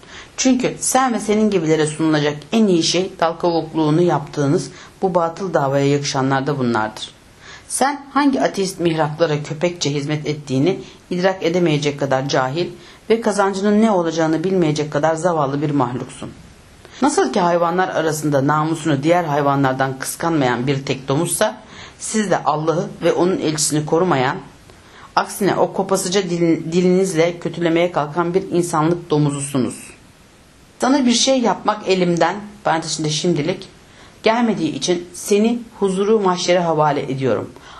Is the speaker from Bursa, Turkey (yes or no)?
no; Tutak, Ağrı Province, Turkey; also born or lived in Şarkışla; Önce doğumumdan başlayarak özetlemeye çalışayım. 1934 yılında Sivas'ın Şarkışla ilçesinin Altın Köyü'nde doğmuşum. Şimdi Gümüştepe adıyla anılıyor. 5 yaşındayken babam anamları alıp babasının topraklarının bulunduğuna inandığı Ağrı'nın Tutak ilçesine götürdü.